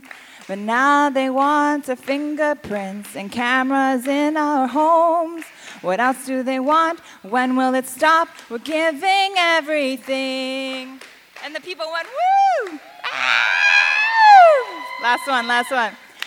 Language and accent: English; Kitchener, Ontario, Canada; I'm from Kitchener and I went to Laurier